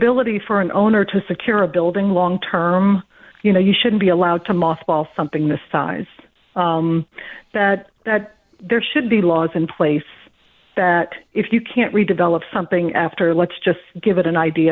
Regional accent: New Orleans, Louisiana, United States; I mean, I'm born and raised in New Orleans, but, we've lived in this neighborhood for nearly 30 years.

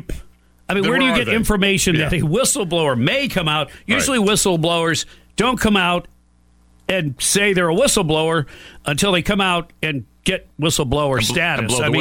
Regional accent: Michigan, United States; Yeah, and, you know, having grown up in Michigan, I don't ever recall anything like that.

